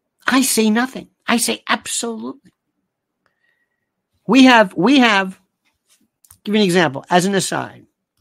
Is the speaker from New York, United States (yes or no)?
no; Florida, United States; growing up in the South, growing up in Florida, if we went to a barbecue place and there were no black folks, we'd say, no, thank you.